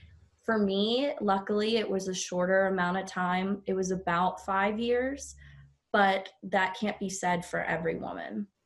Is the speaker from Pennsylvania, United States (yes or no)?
yes; Pittsburgh, Pennsylvania, United States; I'm from Pittsburgh, Pennsylvania. I'm 24 years old and a registered nurse